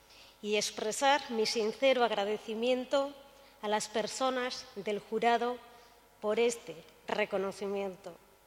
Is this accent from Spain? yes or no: yes; Guernica, Basque Country, Spain; Y yo, dos particularidades traigo, de donde vengo y con quienes vengo. Guernica.